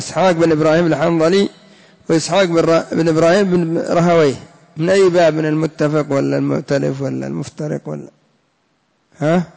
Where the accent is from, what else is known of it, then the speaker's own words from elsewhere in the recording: Yemen; الآن عندنا في اليمن شيء اسمه العصبة النسائية